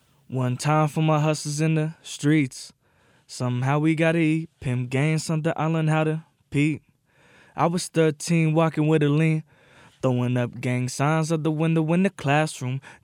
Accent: Long Beach, California, United States; now in Sacramento, United States; I'm originally from Long Beach. Can't tell by the hat

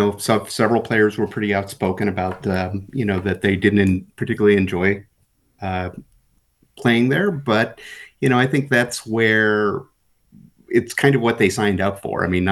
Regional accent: California, United States; And growing up outside of Sacramento, the A's were my first baseball love.

